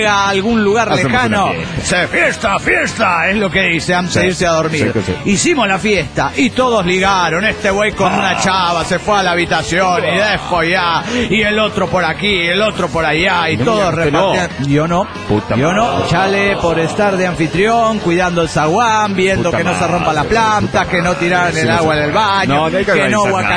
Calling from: Mexico City, Mexico; … desde el DF mexicano.

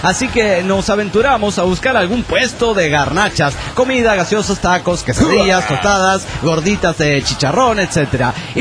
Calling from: New York, United States; de New York.

